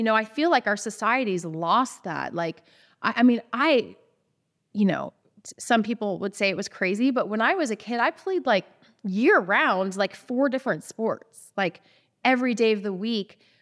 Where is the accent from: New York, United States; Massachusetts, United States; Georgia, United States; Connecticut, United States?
Georgia, United States; I'm glad that I was in an environment, both where I grew up outside of Atlanta, that was primed for girls in sports in the 80s.